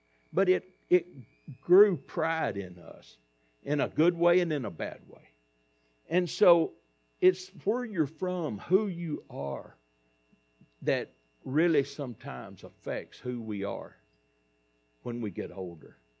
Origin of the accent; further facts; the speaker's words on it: Cottage Grove, United States; now in Buchanan, United States; We was raised in Cottage Grove. We wasn't from Buchanan, even though I live at Buchanan now.